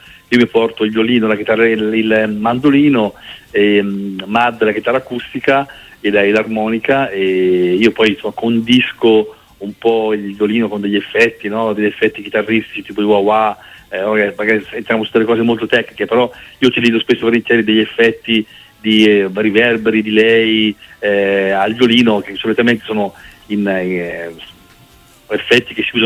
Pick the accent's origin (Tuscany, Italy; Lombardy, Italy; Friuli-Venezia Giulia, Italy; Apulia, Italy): Tuscany, Italy; Arezzo; il Cile, che appunto è di Arezzo, come me, io sono di Arezzo